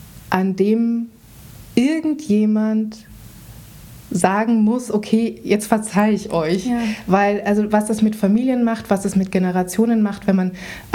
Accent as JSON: {"language": "German", "region": "Vienna", "country": "Austria", "tie": "born or raised there", "said": "ich bin in Wien aufgewachsen und bin in eine Schule gegangen, die in einem jüdischen Stadtteil war."}